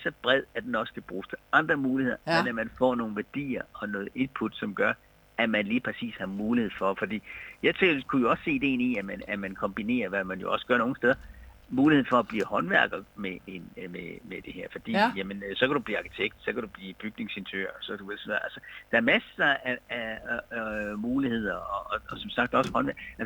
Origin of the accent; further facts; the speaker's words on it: Region of Southern Denmark, Denmark; fordi vi kommer jo selv fra Sydjylland begge